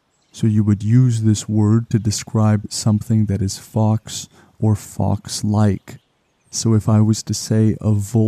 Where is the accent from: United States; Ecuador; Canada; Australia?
Canada; CanadianGeographic.ca, which as a Canadian I must say is a great website